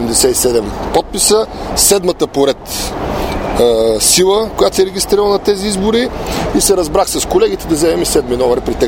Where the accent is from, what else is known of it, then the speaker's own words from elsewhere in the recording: Plovdiv, Plovdiv Province, Bulgaria; also born or lived in Varna; Аз ще бъда кандидат в Пловдив град, където съм израснал, и във Варна, защото това е моят град.